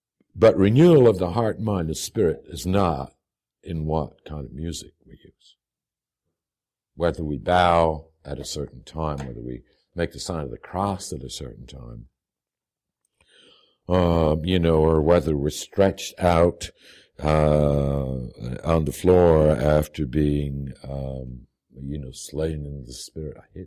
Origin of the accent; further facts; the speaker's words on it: Missouri, United States; And my grandmother always … because, you know, I'm from Missouri.